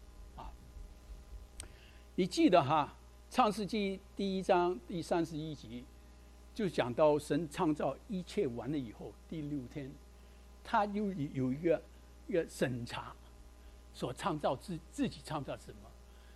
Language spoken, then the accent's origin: Chinese; Guangdong, China; 可能我们广东人说调气不顺